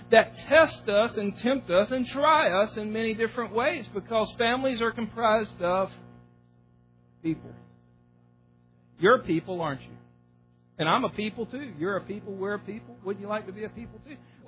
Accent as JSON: {"language": "English", "region": "the South", "country": "United States", "tie": "born or raised there", "said": "We grew up in the South, and in the South you had to have a knife."}